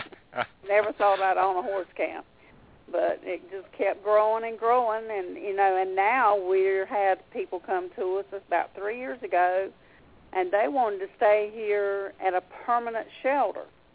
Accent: Fayetteville, North Carolina, United States; we're from Fayetteville, North Carolina. I just could never see us leaving there.

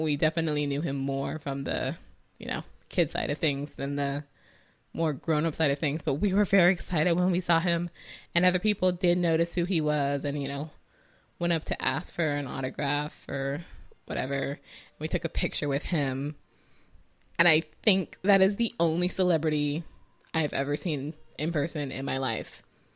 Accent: California, United States; I'm from California. I'm born and raised here and lived here most of my life.

